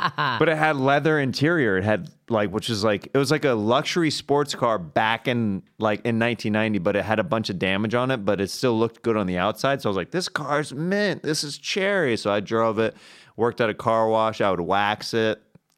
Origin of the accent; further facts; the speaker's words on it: Kansas, United States; I'm from Kansas, baby.